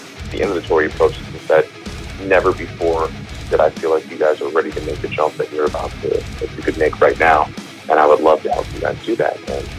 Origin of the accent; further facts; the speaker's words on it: Florida, United States; Growing up in Central Florida, was known for boy bands, was known for pop punk, ska, country's pretty big, a lot of radio rock.